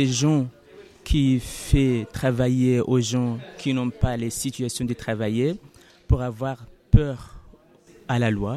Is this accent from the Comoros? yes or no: yes; Comoros; French is a second language; je suis comorien, j'apprenne le cours de français à la médiation cité.